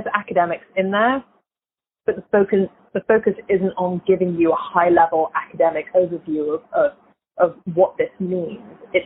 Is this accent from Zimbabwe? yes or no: no; England, United Kingdom; now in United States; I've been in the US since 2008. I'm clearly English by background, but I've been here since 2008.